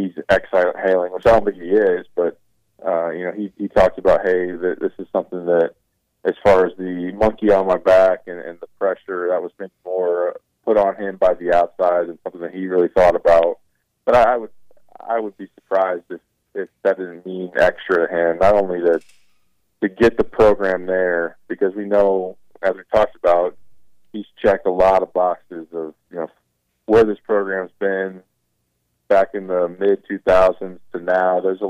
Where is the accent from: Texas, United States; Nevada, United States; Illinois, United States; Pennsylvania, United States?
Illinois, United States; Champaign; And no doubt, you know, I'm from Champaign.